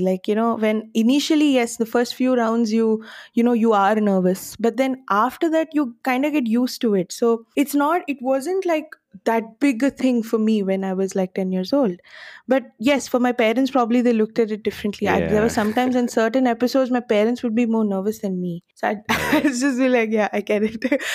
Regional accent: Bangalore, Karnataka, India; And then I came back to Bangalore, and then I was like, I live in Bangalore. I'm born and raised in Bangalore.

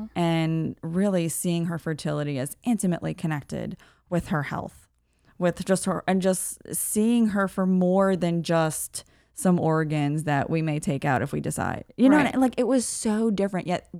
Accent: New Orleans, Louisiana, United States; So exciting, where it's like snows and stuff, which we're from New Orleans. It's not something we're used to.

